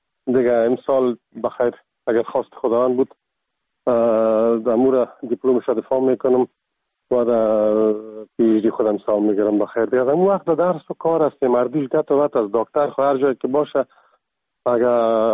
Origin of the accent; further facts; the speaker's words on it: Kabul, Afghanistan; از کابل هستم و از سال 1985 در چک سلواکیا، طوری که پیشتر شما گفتین در جمهوری که هنوز یک جای بود، آمده بودیم